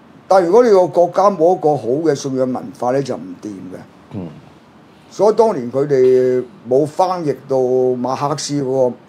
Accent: China; 我哋中國人難進步咧，就睇嗰個足球就知㗎

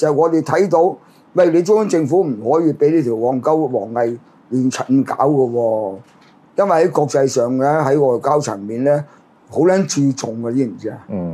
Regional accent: China; 但係作為中國人有責任提醒。

